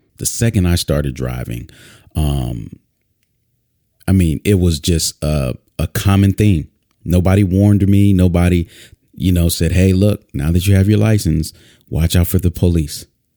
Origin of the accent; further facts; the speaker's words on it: Minneapolis, Minnesota, United States; Many of you, I don't know if you know, but I'm from Minneapolis. In fact, the same street that George Floyd was murdered on is the street that I spent the majority of my youth